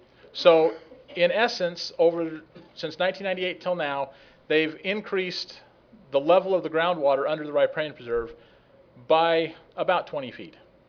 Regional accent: Phoenix, Arizona, United States; especially since I'm from Phoenix and we reuse a lot of water in Phoenix

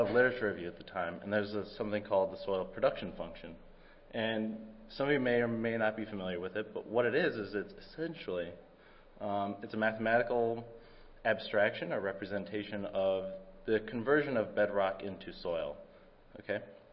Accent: Utah, United States; now in Oregon, United States; I'm from Utah, and I'm in Oregon

